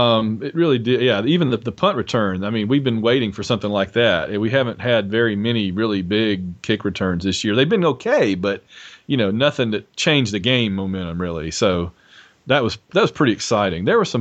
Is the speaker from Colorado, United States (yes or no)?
no; Sylacauga, Alabama, United States; this player, who was a native of my hometown of Sylacauga, Alabama